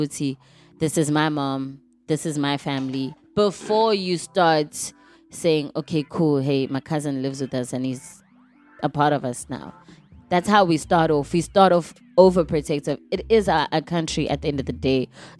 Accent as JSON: {"language": "English", "country": "South Africa", "said": "And I'm saying, as South African, as a country as a whole, we embrace certain cultures"}